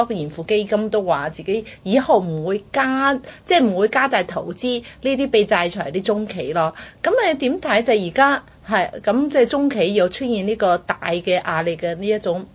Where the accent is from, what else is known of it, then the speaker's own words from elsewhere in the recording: China; 我在大陸出生嘛，我們一定是接受啲共產黨洗腦長大的